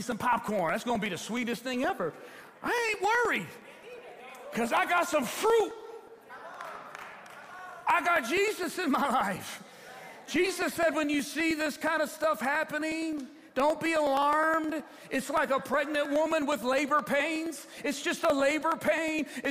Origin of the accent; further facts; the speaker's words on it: Ecorse, Michigan, United States; My mom and dad, we had a peach tree growing up in Ecorse.